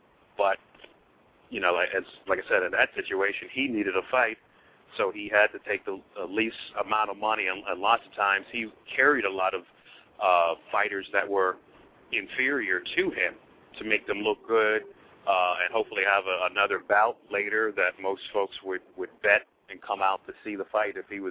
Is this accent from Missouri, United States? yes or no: no; Baltimore, Maryland, United States; from Baltimore, amateur historian